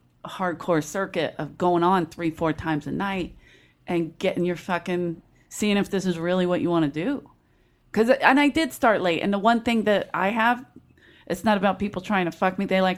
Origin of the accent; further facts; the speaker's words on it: Philadelphia, Pennsylvania, United States; Booing, boo, because I said I was from Philadelphia.